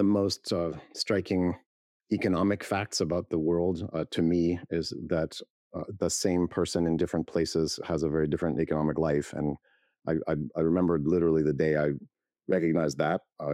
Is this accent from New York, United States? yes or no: no; Salt Lake City, Utah, United States; noticed that it was way less than plumbers in where I was growing up in Salt Lake City made.